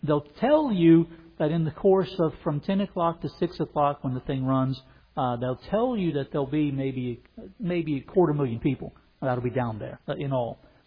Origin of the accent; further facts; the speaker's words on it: Kentucky, United States; it really was a pivot because I'm not a city kid. I'm from Kentucky myself.